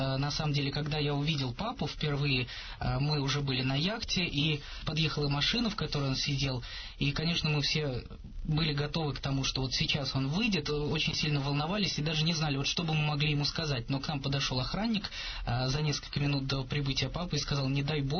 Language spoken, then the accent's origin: Russian; Russia; я из России.